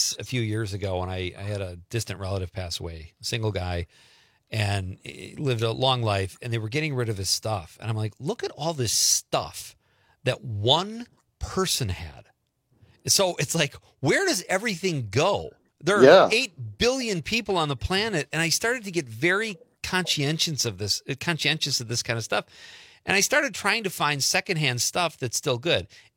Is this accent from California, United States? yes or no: no; Wisconsin, United States; also born or lived in Seattle, United States / Arkansas, United States; We spent 8 years in Arkansas after 40 years in Seattle and now 9 in my home state of Wisconsin.